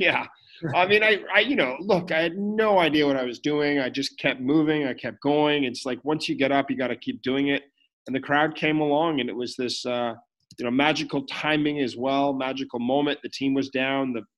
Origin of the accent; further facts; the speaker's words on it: Ottawa, Ontario, Canada; also born or lived in California; now in Victoria, Canada; I'm in Victoria, British Columbia. Beautiful Vancouver Island in Canada. I'm from Ottawa, but lived in California, but decided to have a little break.